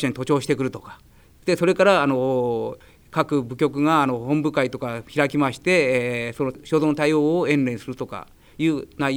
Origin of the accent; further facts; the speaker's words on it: Kanazawa, Ishikawa, Japan; moved away as an adult; now in Shizuoka, Japan; 私は出身が石川県の金沢市なものですから、城下町です。